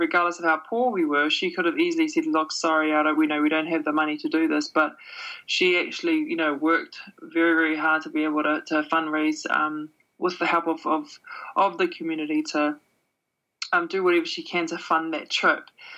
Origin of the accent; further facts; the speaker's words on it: Auckland, New Zealand; I was born in Rotorua, but brought up in South Auckland.